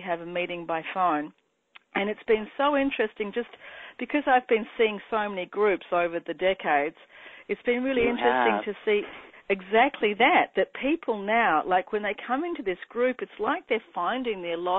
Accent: Australia; now in United States; I am Australian, as you might notice from my accent, and I live here now in America.

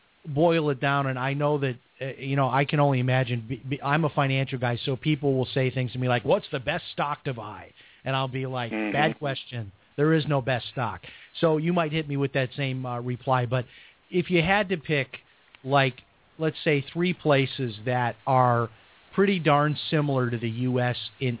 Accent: Chicago, Illinois, United States; Absolutely. I grew up in Chicago, 18 years of shoveling snow. And as soon as I could leave, I was gone.

